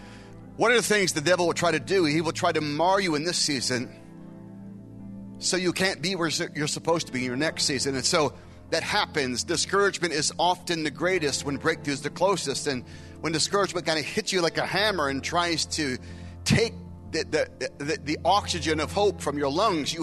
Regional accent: Scottsdale, Arizona, United States; It was in my hometown of Scottsdale.

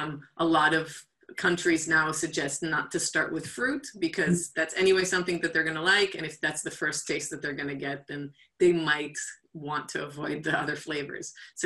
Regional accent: Israel; I grew up in Israel. I was born in Israel and grew up there.

